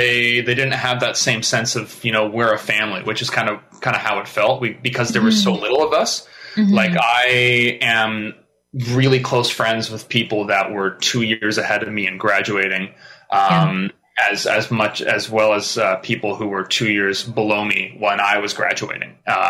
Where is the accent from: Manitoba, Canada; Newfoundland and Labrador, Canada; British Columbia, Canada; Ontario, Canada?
Ontario, Canada; Oakville; No, I grew up in Oakville, which is hilarious. It's a cultural desert if you ever are thinking about visiting.